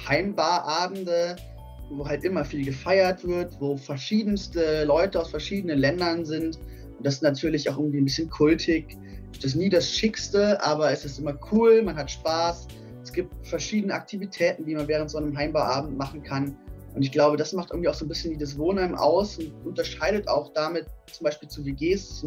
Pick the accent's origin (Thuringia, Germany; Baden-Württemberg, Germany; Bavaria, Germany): Bavaria, Germany; born there; meine Eltern kommen aus dem Saarland. Ich bin aber in Bayern geboren